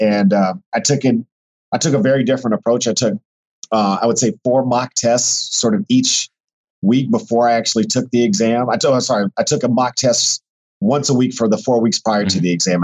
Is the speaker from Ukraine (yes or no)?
no; Texas, United States; So I'm originally from Texas, and I consider Texas home, even though I grew up as an Army brat. And I lived in other parts of the country